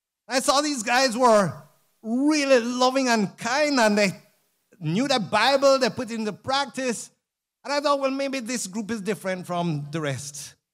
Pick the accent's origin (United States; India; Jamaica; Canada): Jamaica; Montego Bay, Saint James Parish; carry the gospel back to where I grew up in Montego Bay.